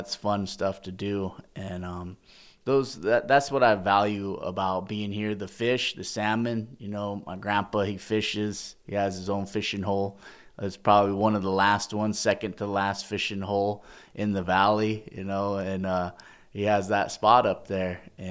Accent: Hoopa, California, United States; I choose to live in Hoopa Valley because doing so meets my personal values of family. So my family's here in Hoopa. I grew up in Hoopa all my life

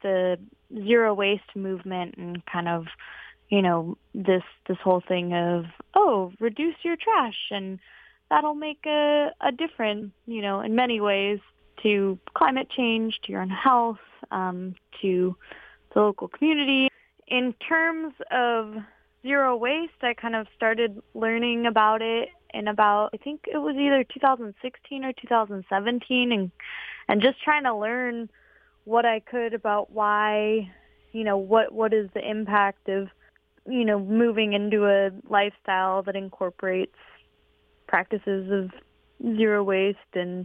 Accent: Concord, California, United States; I grew up in Concord, California, and very much so grew up without really any knowledge of the impact of waste

